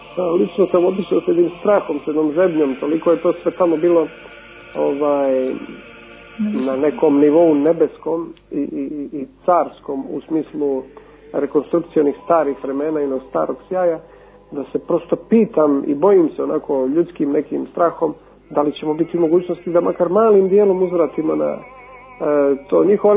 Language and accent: Serbian; Montenegro; visoko prosvećeni mitropoliti i moja malenkost, mi smo bili iz Crne Gore